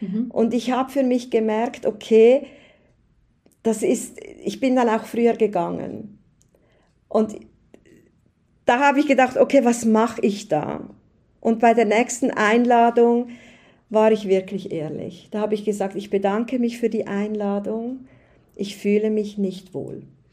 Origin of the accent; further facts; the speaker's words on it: Switzerland; für mich als Schweizerin, was ist ein Angang?